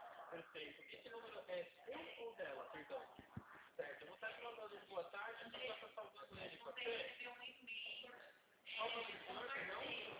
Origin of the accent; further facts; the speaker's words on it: São Paulo, Brazil; Eu sou do interior de São Paulo.